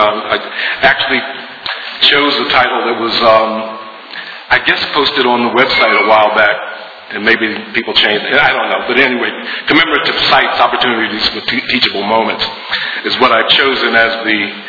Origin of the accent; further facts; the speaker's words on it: Chester, Pennsylvania, United States; also born or lived in Philadelphia; In addition to growing up in Chester, also lived on 48th and Walnut Street while I was going to Villanova University